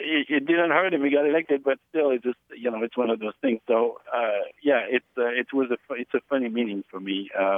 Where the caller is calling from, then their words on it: Eureka, California, United States; I am calling from Eureka, California. My local radio station is KHSU Arcana, Humboldt State University.